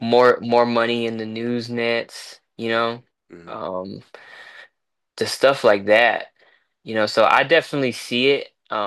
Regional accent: Washington, United States; now in Dallas, United States; I'm from Washington State initially, and it's kind of hard because I haven't lived with him in years.

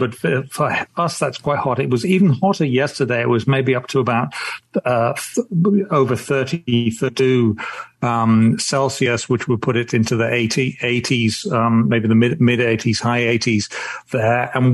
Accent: United Kingdom

